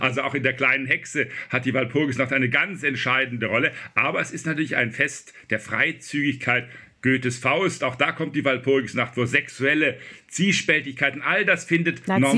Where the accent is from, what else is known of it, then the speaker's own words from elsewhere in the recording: Southern Germany, Germany; Aber ich komme ja auch aus Süddeutschland